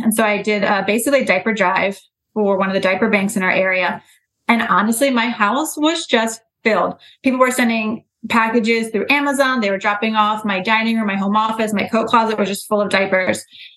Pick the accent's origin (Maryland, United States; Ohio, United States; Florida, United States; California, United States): Maryland, United States; Annapolis; now in Washington, United States; So I grew up in Annapolis, born and raised for the most of my life. I came to DC after I went to the University of Maryland.